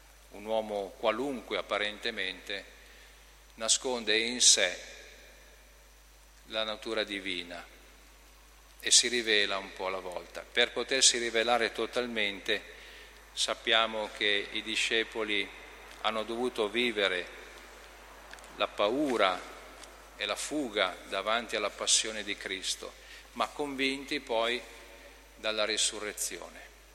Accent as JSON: {"language": "Italian", "town": "Albino", "region": "Lombardy", "country": "Italy", "said": "Vengo dalla Val Seriana, Albino per la precisione."}